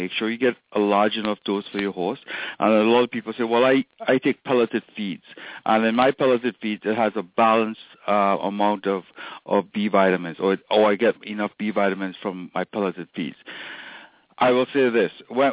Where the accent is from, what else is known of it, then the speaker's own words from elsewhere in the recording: Trinidad & Tobago; now in Canada; No, I grew up in Trinidad.